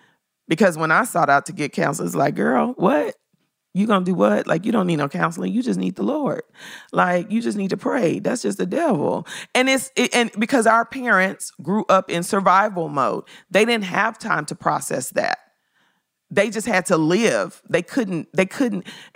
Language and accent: English; Memphis, Tennessee, United States; My parents grew up picking cotton in the rural South. I'm from Memphis.